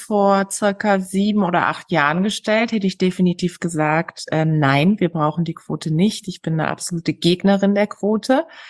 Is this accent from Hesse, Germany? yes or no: no; Karlsruhe, Baden-Württemberg, Germany; Also ich bin aufgewachsen im wunderschönen Karlsruhe. Es ist eine Stadt in Baden-Württemberg und es ist auch die Stadt des Rechts.